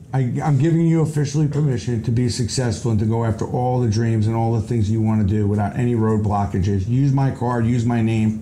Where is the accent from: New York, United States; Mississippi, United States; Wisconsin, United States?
New York, United States; Brooklyn; Grew up in Brooklyn, Kings Highway, Ocean Parkway.